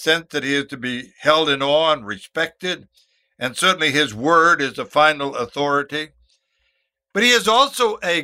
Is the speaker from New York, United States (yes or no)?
no; Westbrook, Maine, United States; Tell him that I am from Westbrook, Maine. Tell him that I knew his old father